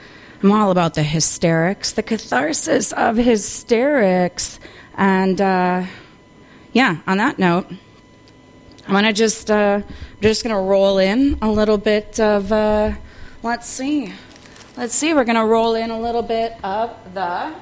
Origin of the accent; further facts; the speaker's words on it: Spring Lake Park, Minnesota, United States; also born or lived in Fridley; my hometown. I was born in Fridley. And raised in Spring Lake Park, which is right next to Columbia Heights